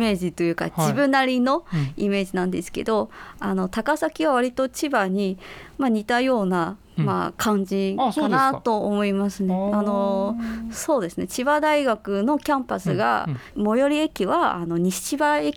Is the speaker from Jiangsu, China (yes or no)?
yes; Nanjing, Jiangsu, China; Japanese is a second language; now in Japan; 私は中国から、来ました。中国の南京の出身です。